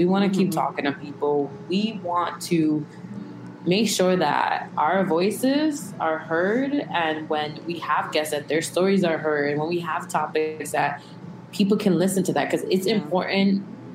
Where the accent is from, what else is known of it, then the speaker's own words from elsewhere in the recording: Bronx, New York, United States; People hate on the Bronx all the time, and to know like, yo, we're from the Bronx, we fuck with it, we fuck with it every fucking day, and like, that's the place I grew up